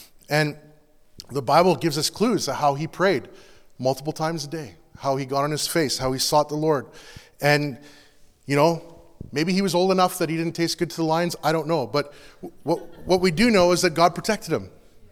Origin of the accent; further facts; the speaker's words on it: Canada; okay, guys, we're so Canadian